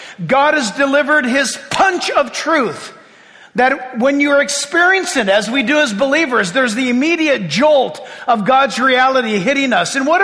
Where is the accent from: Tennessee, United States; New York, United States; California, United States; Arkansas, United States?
California, United States; but if you've been born and raised in California, we know earthquakes.